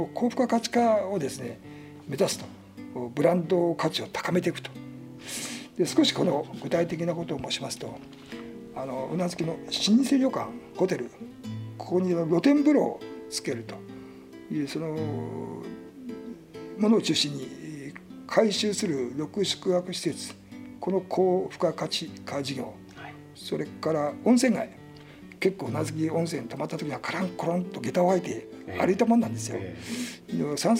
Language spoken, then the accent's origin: Japanese; Ikuji, Toyama, Japan; 実は私の生まれ育ち今住んでいる生地地区、はい、昔あの沼があって